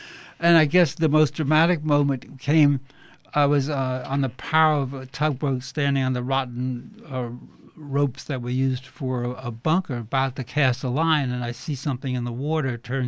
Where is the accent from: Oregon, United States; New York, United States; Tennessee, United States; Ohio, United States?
New York, United States; Brooklyn; I grew up in Brooklyn.